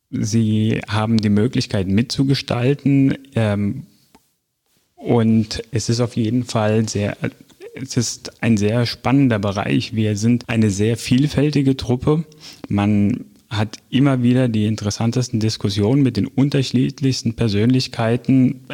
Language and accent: German; Greece; aus meiner Heimat in Griechenland